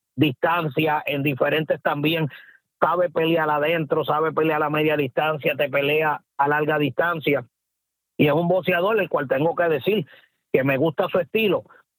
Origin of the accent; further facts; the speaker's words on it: Puerto Rico; Que debe de ser la misma como puertorriqueño, pues seguro que sí, sentimentalmente voy al mío.